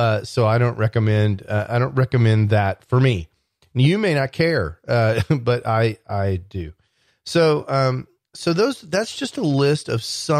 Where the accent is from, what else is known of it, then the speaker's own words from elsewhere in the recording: Texas, United States; I live in Texas. A lot of gun talk here. It's because I'm from Texas.